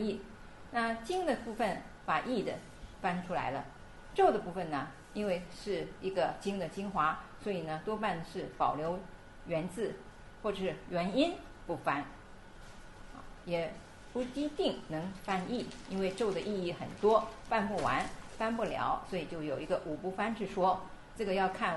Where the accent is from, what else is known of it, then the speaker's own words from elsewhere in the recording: Tianjin, China; 天津的法缘又特别盛啊，一个是我的家乡